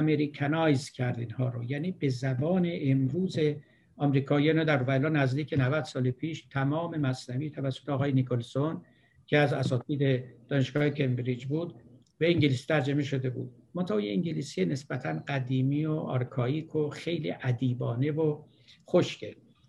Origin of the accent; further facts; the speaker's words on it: Iran; گفتم من ایرانی ام.